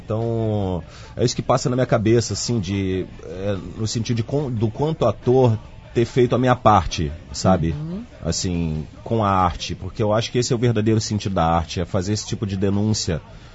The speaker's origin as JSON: {"language": "Portuguese", "region": "Rio de Janeiro", "country": "Brazil", "tie": "born or raised there", "said": "eu cresci numa comunidade, eu sou morador de favela, cresci na Vila Kennedy, zona oeste do Rio de Janeiro."}